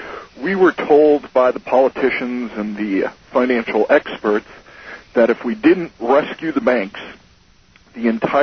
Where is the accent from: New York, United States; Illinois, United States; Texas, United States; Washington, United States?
New York, United States; now in St. Louis, United States; I grew up in New York and moved to St. Louis.